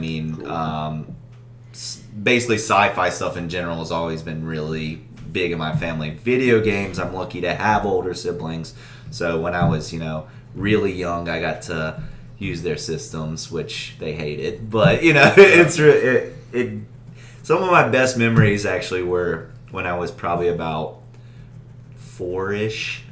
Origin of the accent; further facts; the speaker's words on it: Winston-Salem, North Carolina, United States; And I grew up in Winston-Salem area.